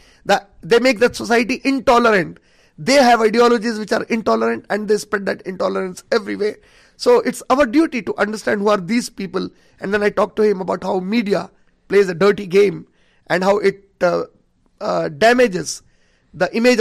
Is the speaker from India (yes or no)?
yes; India; English is a second language; Yeah, I tell them, you know, I'm from India and yeah. I'm visiting here.